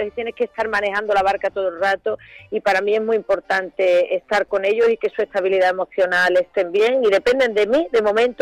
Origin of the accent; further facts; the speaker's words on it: Seville, Andalusia, Spain; moved away; also born or lived in London / Santander / Barcelona; yo estaba perdiendo mi acento, y claro, y no me iba dando cuenta, y entonces hubo un momento que en mi propia ciudad, en Sevilla, me dice uno, oye, ¿tú de dónde eres?